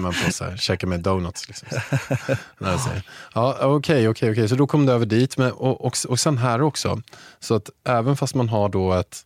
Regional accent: Sweden; För jag tänkte som svensk så brukar man ju inte kanske vara så här superduktig på engelska.

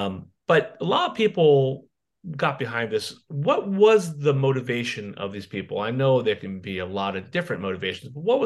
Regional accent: Ontario, Canada; Simple, I'm from Ontario.

